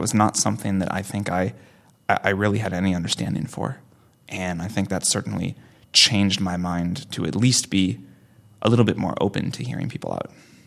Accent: Midwest, United States; Well, I grew up in the Midwest, so I have people that I have not stayed super close to, but that I still know that live there.

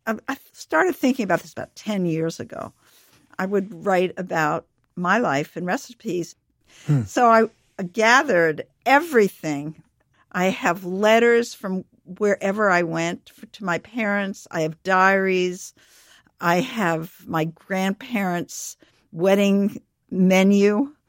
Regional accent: Providence, Rhode Island, United States; Well, I grew up in Providence, and actually we all three went to Michigan.

